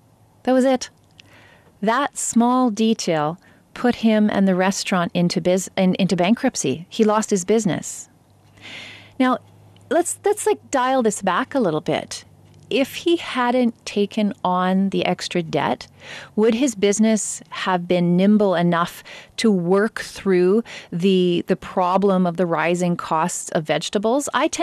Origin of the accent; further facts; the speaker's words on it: Canada; which could negatively affect us as Canadian consumers.